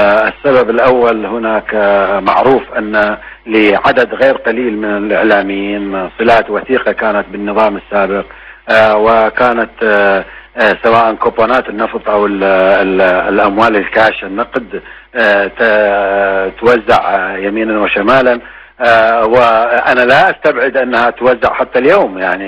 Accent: Iraq; نحن عراقيون وبالتالي نتصرف كعراقيين، ونحن لا نريد لبلدنا أن يبقى بلدا محتلا

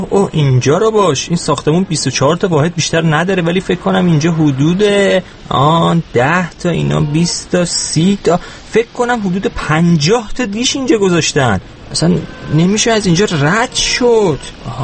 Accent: Tehran, Tehran Province, Iran; من بچه تهرانم.

